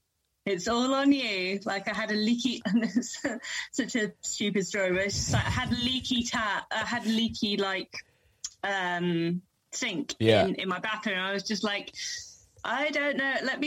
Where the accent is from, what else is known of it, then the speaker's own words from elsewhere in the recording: London, United Kingdom; No, I'm actually from West London, born and bred.